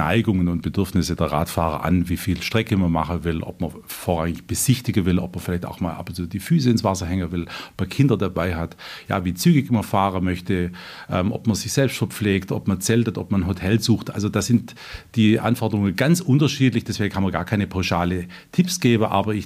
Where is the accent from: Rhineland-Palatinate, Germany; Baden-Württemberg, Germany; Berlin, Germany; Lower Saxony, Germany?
Baden-Württemberg, Germany; Friedrichshafen; Ja, ich bin in Friedrichshafen geboren und aufgewachsen, arbeite auch hier